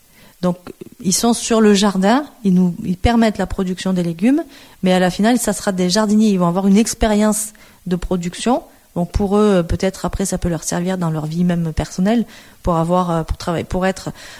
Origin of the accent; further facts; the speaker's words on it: Marseille, Provence-Alpes-Côte d'Azur, France; born there; Moi, je suis née à Marseille.